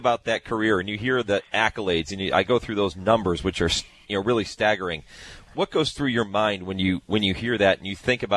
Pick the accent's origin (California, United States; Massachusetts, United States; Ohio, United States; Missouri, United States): Massachusetts, United States; I grew up in Massachusetts.